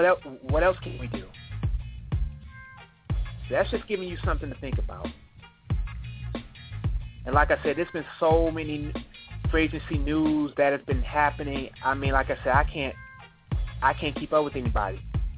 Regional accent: Detroit, Michigan, United States; my hometown team, the Detroit Pistons, they've been quietly making some moves of their own

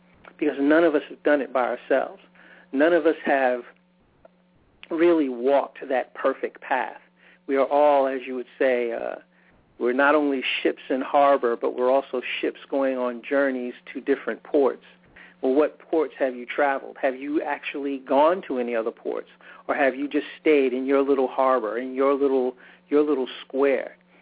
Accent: New York, United States; We're originally from New York, so we're used to a lot of people and used to a lot of unusual things

